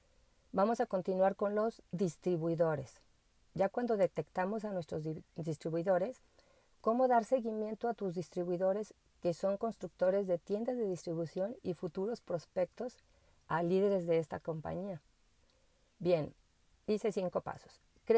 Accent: Guadalajara, Jalisco, Mexico; de Guadalajara.

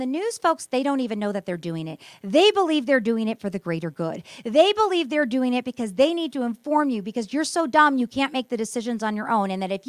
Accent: Nevada, United States; My home state of Nevada right here is suffering because of it.

